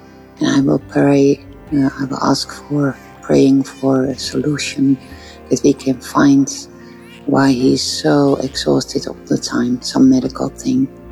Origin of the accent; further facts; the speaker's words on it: Netherlands; from Holland, from the Netherlands.